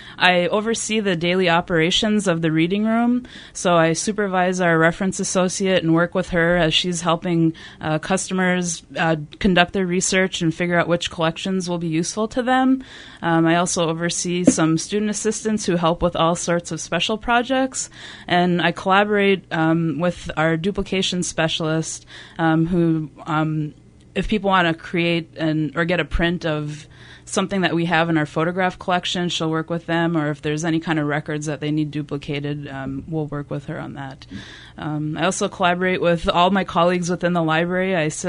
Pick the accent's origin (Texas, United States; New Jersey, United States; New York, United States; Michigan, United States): Michigan, United States; Tamarack City; I'm actually a native Youper. I grew up in the Copper Country. I'm originally from Tamarack City, went to Dollar Bay Schools, and I'm also an alum of Michigan Tech.